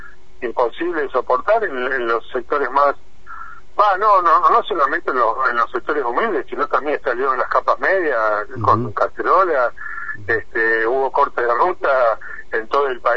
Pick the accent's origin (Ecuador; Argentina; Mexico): Argentina; La Plata, Buenos Aires Province; moved away; Yo soy oriundo de La Plata, pero llegué en el 83